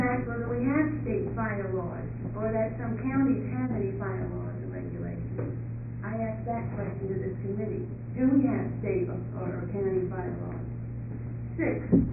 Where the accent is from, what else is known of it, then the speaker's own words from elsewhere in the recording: Portland, Oregon, United States; I'm from Portland, Oregon.